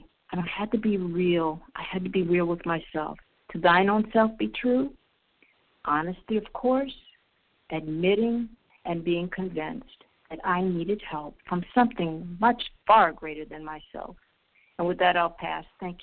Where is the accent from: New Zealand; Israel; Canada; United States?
Israel; I'm from Israel.